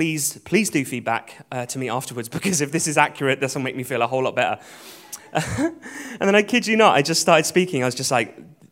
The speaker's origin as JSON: {"language": "English", "country": "United Kingdom", "said": "because I'm very British"}